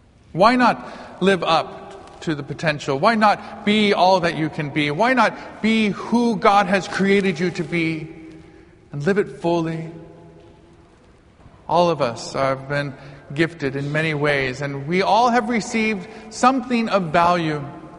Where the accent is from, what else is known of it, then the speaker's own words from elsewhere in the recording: Arizona, United States; And I experienced something that I had never experienced before growing up in Arizona, in my family way of life.